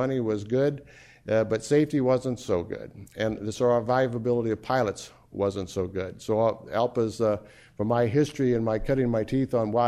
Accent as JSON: {"language": "English", "region": "Nebraska", "country": "United States", "tie": "born or raised there", "said": "since I'm in Nebraska, and I'm so glad to be back home in my home state, which I'm proud"}